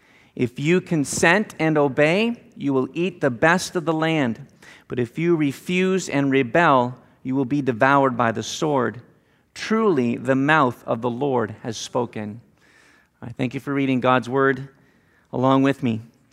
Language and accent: English; Ontario, Canada; also born or lived in Illinois / Indianapolis / Chicago / Michigan; now in United States; all of my life I've lived in the Midwest. I grew up in Ontario, Canada, and then lived in southern Illinois, and then Indianapolis, and then Chicago, and then southwest Michigan. And now, as I said, we've been here in Ohio.